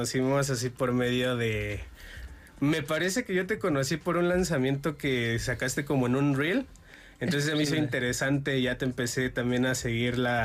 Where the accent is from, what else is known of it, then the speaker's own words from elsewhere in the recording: Cuautitlán Izcalli, State of Mexico, Mexico; Yo soy de el Estado de México. Soy de Cuautitlán Izcalli.